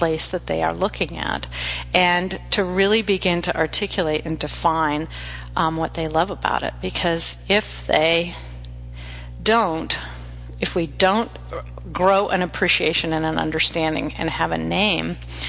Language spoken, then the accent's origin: English; Portland, Oregon, United States; I grew up in Portland and spent a number of summers at summer camp on the Oregon coast lying on rocks looking in tide pools.